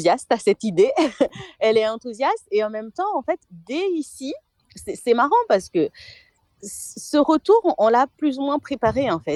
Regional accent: Madagascar; now in France; je suis née à Madagascar, j'ai grandi au sein d'une famille de fratrie, voilà, avec des oncles, des tantes, voilà. Et puis, une partie de ma vie, j'étais sur Tamatav, au sein de ma famille adoptive.

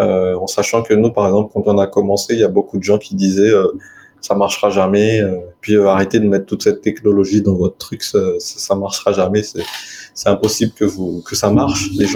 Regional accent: Madagascar; C'est pas parce qu'on est malgache qu'on n'a pas les capacités de le faire.

